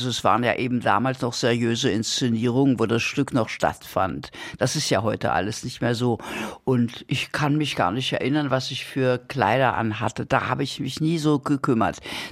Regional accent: Potsdam, Brandenburg, Germany; wie wir in Potsdam waren, ich bin ja aufgewachsen im Schloss Sanssouci.

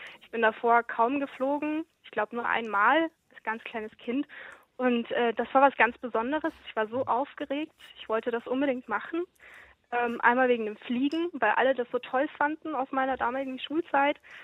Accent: Southern Germany, Germany; now in Australia; also ich komme aus Süddeutschland, also ich war hauptsächlich in Süddeutschland unterwe

